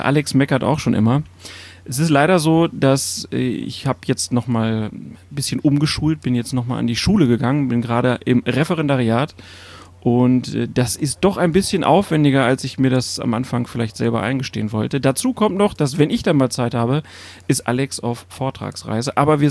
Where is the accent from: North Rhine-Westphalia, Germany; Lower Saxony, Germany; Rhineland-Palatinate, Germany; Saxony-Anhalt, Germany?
Lower Saxony, Germany; Also ich bin in der Nähe von Hannover groß geworden, so 30 Kilometer westlich.